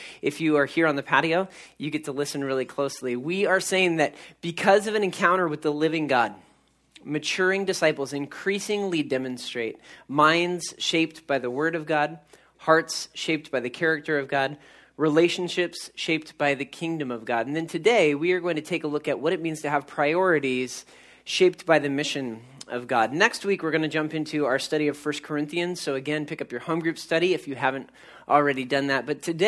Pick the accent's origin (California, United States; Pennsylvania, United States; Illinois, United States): California, United States; But I grew up in the Central Valley, not super far from this place called Yosemite.